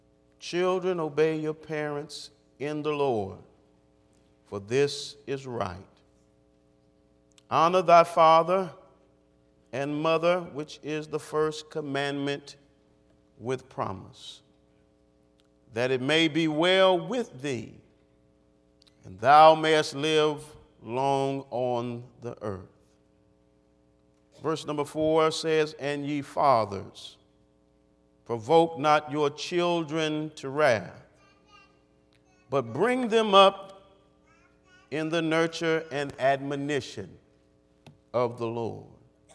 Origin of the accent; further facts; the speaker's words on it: California, United States; being that I am from the Golden State.